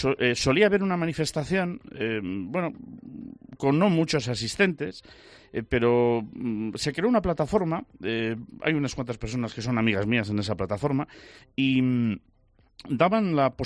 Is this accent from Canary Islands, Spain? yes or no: no; Galicia, Spain; now in Zamora, Spain; yo estoy muy orgulloso de mi país. Yo me siento muy español, muy gallego, muy zamorano de adopción, que esta tierra me ha acogido y me ha dado prácticamente todo aquello que me hace feliz.